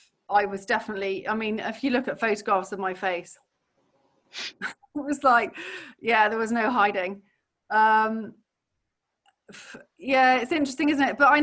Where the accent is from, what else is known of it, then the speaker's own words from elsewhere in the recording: Hong Kong; I grew up in Hong Kong